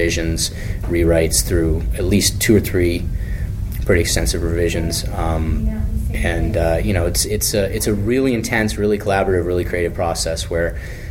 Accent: Maine, United States; I'd listen to records and write and read, I grew up in Maine. It was a pretty quiet existence in a lot of ways.

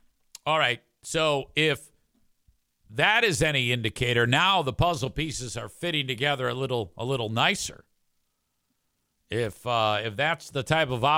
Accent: Philadelphia, Pennsylvania, United States; North Philadelphia, born and raised.

